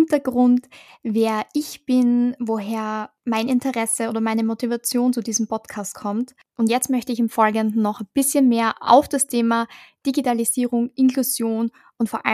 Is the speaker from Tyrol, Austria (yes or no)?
no; Styria, Austria; Ich komme aus der Steiermark und seit 2022 studiere ich den Masterstudiengang Disability, Diversity und Digitalisierung an der Fachhochschule Kärnten